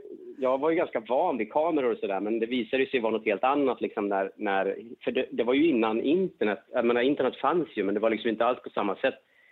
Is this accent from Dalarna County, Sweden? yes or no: yes; Falun, Dalarna County, Sweden; Jag kom ju från Falun från början.